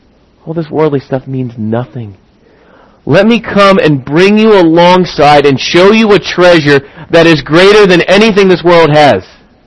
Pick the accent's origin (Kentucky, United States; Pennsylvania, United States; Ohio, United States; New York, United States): Pennsylvania, United States; Philadelphia; growing up in the Philadelphia area, we didn't have too many winning teams